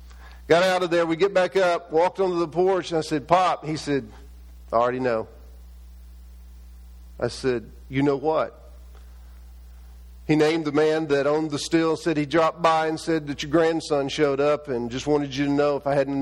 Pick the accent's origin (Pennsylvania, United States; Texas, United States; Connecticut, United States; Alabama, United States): Texas, United States; When I was a child growing up in East Texas and visiting my grandparents in South Arkansas